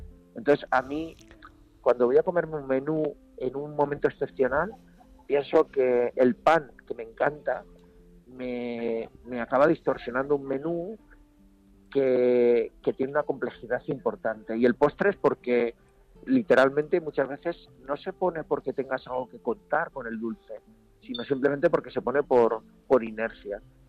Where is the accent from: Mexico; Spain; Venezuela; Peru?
Spain; Basque Country; yo soy vasco, o sea, diré trainera